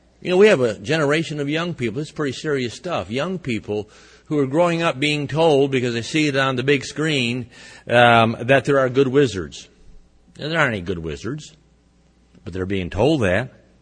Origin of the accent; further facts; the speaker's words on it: Missouri, United States; Again, I'm from Missouri. I never get to see this in Missouri.